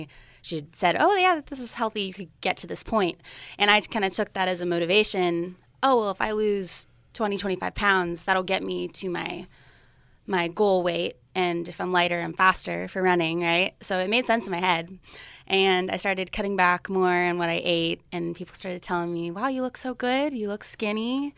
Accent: Sunnyvale, California, United States

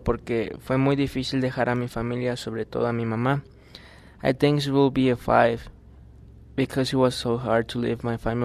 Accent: Mexico; now in United States; Me está yendo mejor que en mi país de origen porque estoy aprendiendo un nuevo idioma, tengo un buen trabajo y sigo estudiando. I'm doing better than in Mexico because I'm learning a new language.

